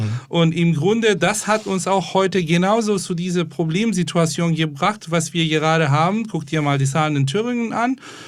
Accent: Istanbul, Turkey; ich komme aus Istanbul

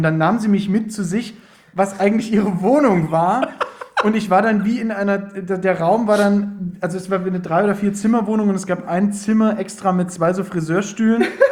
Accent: Bavaria, Germany; bei uns im Nachbarort, ich komme aus dem Landkreis München

